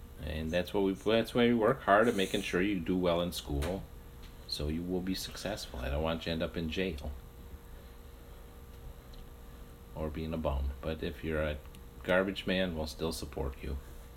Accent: Calumet City, Illinois, United States; also born or lived in Chicago, United States; I was born in Evergreen Park, Illinois. Grew up until I was 4 in the city of Chicago on the east side. Then we moved to Calumet City in Illinois, where I lived until I moved into the city when I was 31.

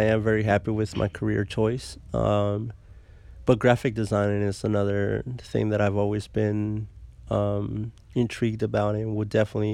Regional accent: Mexico; now in United States; I grew up in Mexico. Growing up in my native country was a lot different experience than, my friends around me that grew up in the U.S.

